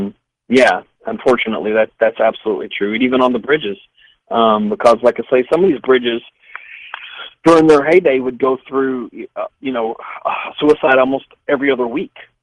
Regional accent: St. Louis, Missouri, United States; also born or lived in Scott City, United States; I was born and raised in St. Louis, and I actually went to high school in a very small town called Scott City, right beside Cape Girardeau.

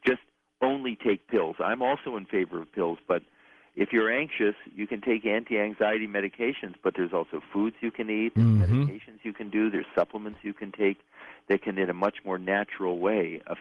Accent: India; I'm from India, and I got long hair

